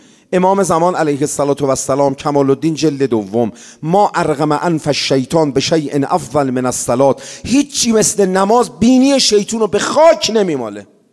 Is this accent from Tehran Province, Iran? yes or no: yes; Tehran, Tehran Province, Iran; born there; منم تو همین محله شتردارون به دنیا اومدم دیگه